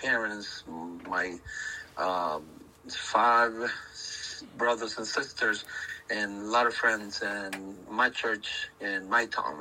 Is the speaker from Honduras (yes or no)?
yes; Honduras; now in United States; as you know, I'm from Honduras. I started this long journey about 27 years ago, and I heard beautiful things about America